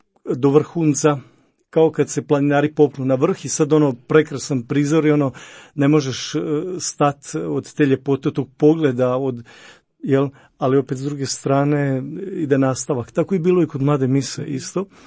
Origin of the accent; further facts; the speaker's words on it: Slavonia, Croatia; iako potičem iz Slavonije